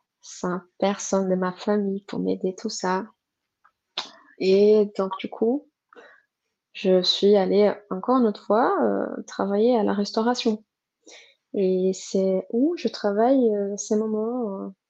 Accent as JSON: {"language": "French", "country": "Brazil", "second_language": "French", "moved": "yes", "said": "je ne suis pas censée savoir, vu que je suis étrangère, je suis brésilienne."}